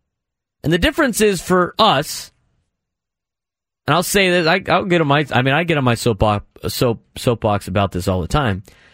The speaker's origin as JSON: {"language": "English", "town": "San Diego", "region": "California", "country": "United States", "tie": "born or raised there", "said": "I grew up in Scripps Ranch."}